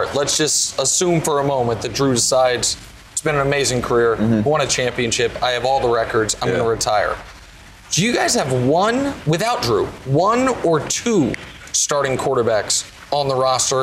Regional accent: Kansas City, Missouri, United States; full disclosure, I'm from Kansas City.

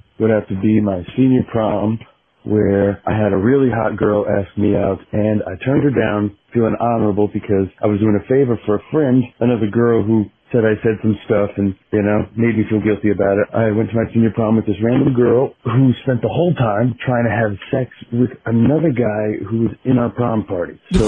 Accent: Guilford, Connecticut, United States; I'm from Guilford, Connecticut.

